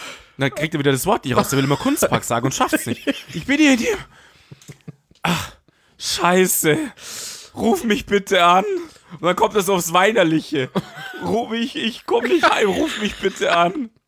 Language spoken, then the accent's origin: German; Munich, Bavaria, Germany; Wir als Münchner sind da hingejuckelt